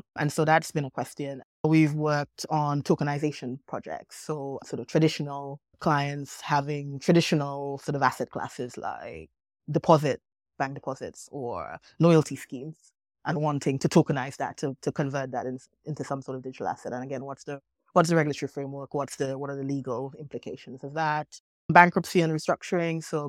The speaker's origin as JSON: {"language": "English", "country": "Grenada", "tie": "born or raised there", "said": "when I was growing up in Grenada. And so, you know, I'm also sort of stereotypically Caribbean."}